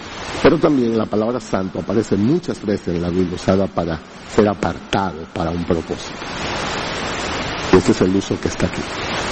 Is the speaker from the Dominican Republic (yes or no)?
yes; Santiago, Dominican Republic; Yo recuerdo mi infancia allá en Santiago